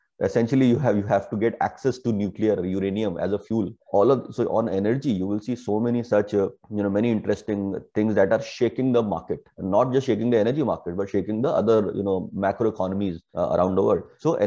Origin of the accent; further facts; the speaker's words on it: North India, India; You know, I'm from North India, and while growing up in the winter season, fog was so common.